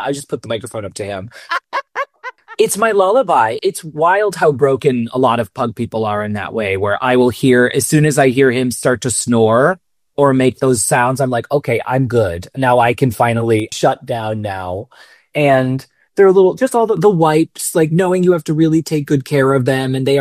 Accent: Rochester, New York, United States; And then I moved from New York back to my hometown. I'm from Rochester, New York.

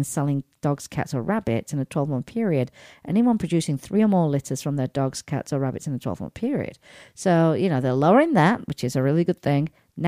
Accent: Sheffield, Yorkshire and the Humber, United Kingdom; It first started in my hometown of Sheffield.

